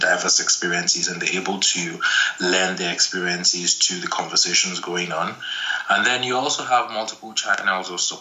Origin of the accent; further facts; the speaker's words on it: Nigeria; As a young child, kind of growing up in Nigeria, which is a country with massive infrastructure and building needs